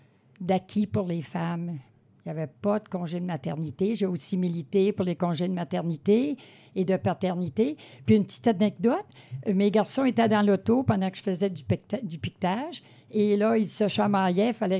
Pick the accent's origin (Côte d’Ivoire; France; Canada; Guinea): Canada; Saint-Omer, Quebec; born there; J'ai 80 ans. Je suis née à Gaspésie, à Saint-Omer, et je suis une retraitée depuis 24 ans de l'éducation.